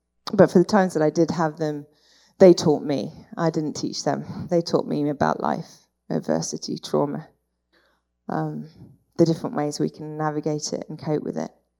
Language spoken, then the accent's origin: English; United Kingdom; And as a British person that likes to keep everything in, I didn't know what to do with this information.